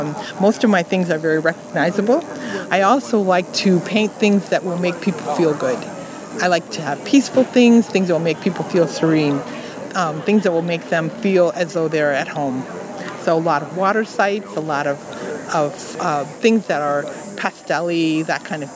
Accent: Minnesota, United States; now in Columbus, United States; Originally, I am from Minnesota.

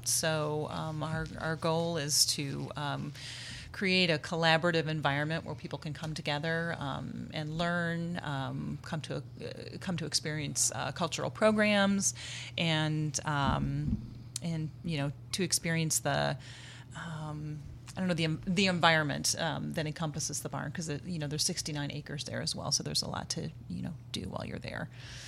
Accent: Indiana, United States; Well, I've primarily lived in Northwest Indiana. So I was born in Northwest Indiana and lived in between Lake and Porter counties during my childhood.

